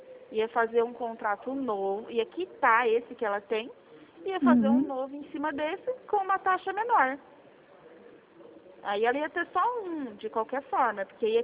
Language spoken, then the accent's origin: Portuguese; Presidente Prudente, São Paulo, Brazil; eu sou de Presidente Prudente no interior de São Paulo